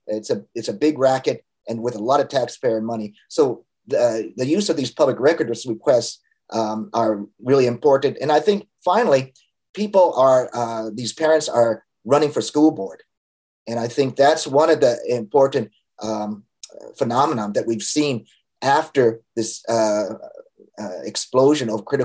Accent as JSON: {"language": "English", "region": "California", "country": "United States", "said": "here in my home state of California"}